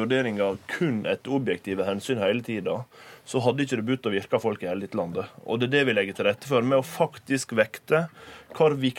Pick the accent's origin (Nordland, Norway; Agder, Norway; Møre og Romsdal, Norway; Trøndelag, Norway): Møre og Romsdal, Norway; Volda; hjemme på Sunnmøre. Det kobler ihop det tunge maritime industrimiljøet på ytre søre Sunnmøre med det tunge offentlig sektordominerte området i min hjemkommune Volda.